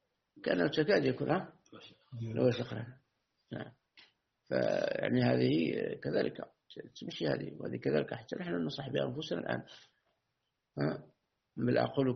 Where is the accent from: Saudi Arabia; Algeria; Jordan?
Algeria